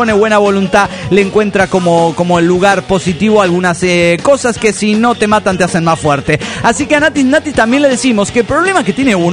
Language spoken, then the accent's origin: Spanish; Argentina; de Argentina